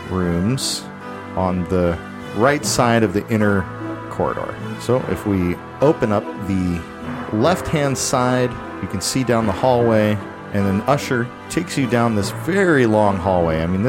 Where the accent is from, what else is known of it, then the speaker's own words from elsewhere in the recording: Phoenix, Arizona, United States; I'm from Phoenix, Arizona.